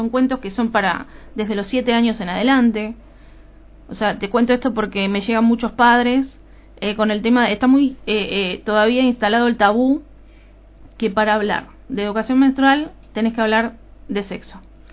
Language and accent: Spanish; Las Heras, Buenos Aires Province, Argentina; now in Lobos, Argentina; Las Heras, nacida y criada en Las Heras.